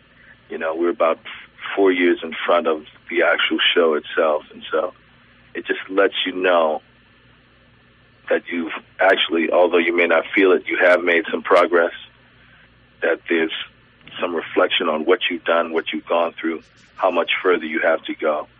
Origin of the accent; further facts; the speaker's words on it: New Orleans, Louisiana, United States; So the reason I grew up in New Orleans is my mother from Assumption Parish had to come to New Orleans because that was the closest school for anyone, any black person.